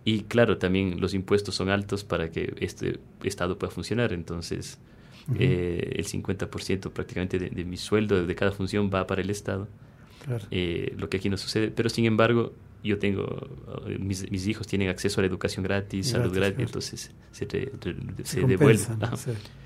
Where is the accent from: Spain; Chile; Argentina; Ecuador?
Ecuador; Cuenca, Azuay; yo crecí en Cuenca, cuando Cuenca era